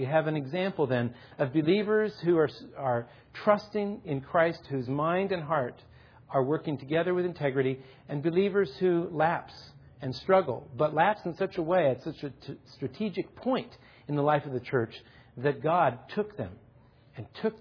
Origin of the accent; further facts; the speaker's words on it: California, United States; moved away as an adult; I came from California 15 years ago. I went to seminary down in Escondido.